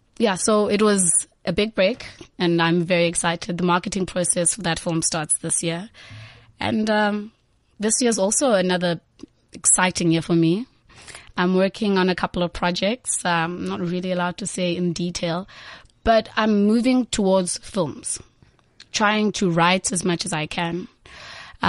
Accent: Eastern Cape, South Africa; I'm from originally from the Eastern Cape.

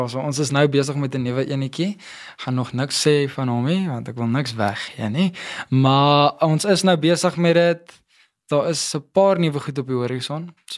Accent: Randfontein, Gauteng, South Africa; also born or lived in Pretoria; Ek is gebore in Pretoria, ek het groot geword in Randfontein, toe is ek hoërskoolloopbaan, is ek in Krugersdorp, hoërskool Krugersdorp Noord gewees

